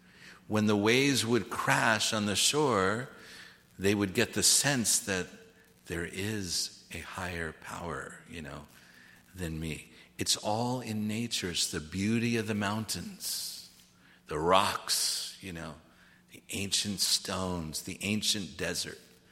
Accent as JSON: {"language": "English", "country": "United States", "said": "Well, I do too. I'm an American."}